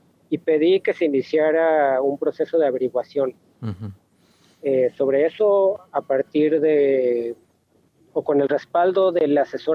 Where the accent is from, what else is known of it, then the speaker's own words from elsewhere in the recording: Mexico; yo soy mexicano de origen